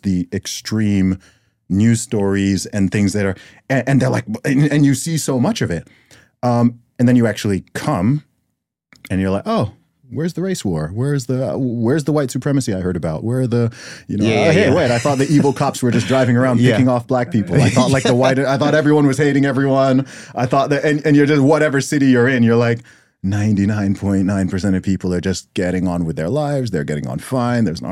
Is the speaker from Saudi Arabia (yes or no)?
yes; Saudi Arabia; also born or lived in Dubai; growing up in Saudi Arabia